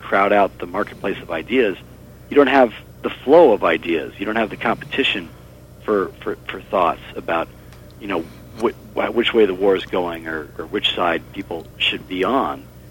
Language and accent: English; South Dakota, United States; I'm from a rural state myself. I sometimes joke I'm from the South, but it's South Dakota.